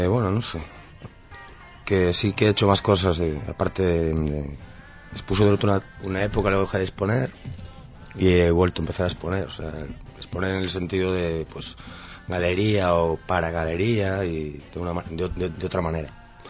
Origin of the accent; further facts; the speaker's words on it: Ourense, Galicia, Spain; born there; now in A Coruña, Spain; No, nací en Orense.